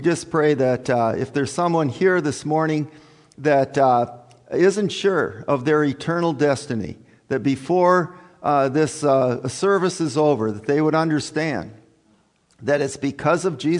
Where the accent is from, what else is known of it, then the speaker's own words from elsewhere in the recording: Minnesota, United States; I come from the Iron Range, and in the Iron Range, Hibbing was the hotshot city, okay? And the rest of us were second-rate citizens.